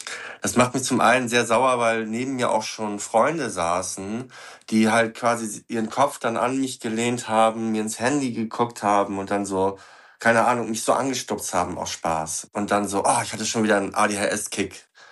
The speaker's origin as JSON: {"language": "German", "region": "Lower Saxony", "country": "Germany", "said": "Ich komme aus Ostfriesland"}